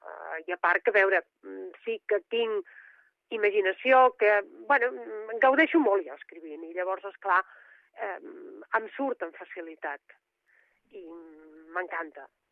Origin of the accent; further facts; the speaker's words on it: Barcelona, Catalonia, Spain; sóc barcelonina, però sempre tens passions determinades per altres llocs i l'Empordà n'és